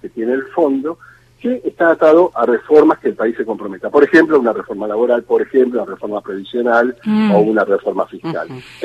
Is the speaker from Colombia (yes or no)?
no; Argentina